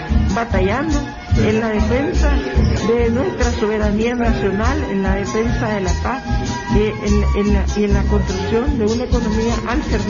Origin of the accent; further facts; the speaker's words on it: León, Nicaragua; soy leonesa, muchos compañeras y compañeros de allá de León me conocen